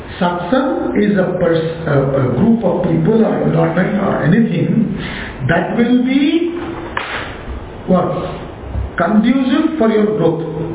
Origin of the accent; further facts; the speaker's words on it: Chennai, Tamil Nadu, India; I am from Tamil Nadu. I am born and brought up there in Chennai.